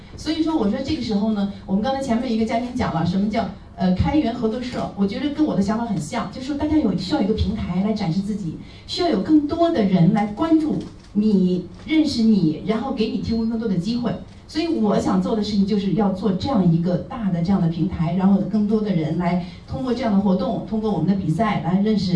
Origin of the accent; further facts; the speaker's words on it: China; 然后我们中国人在里面，其实有很多人、很多贡献者做得很棒